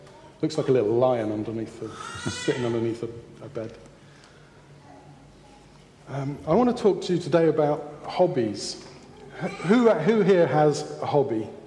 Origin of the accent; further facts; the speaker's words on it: Newbury, South East England, United Kingdom; moved away as an adult; now in Nepal; This is my wife, Pratiksha. I grew up in Newbury, so this was my home church from when I was about 9 years old until about 6 years ago when I left for Nepal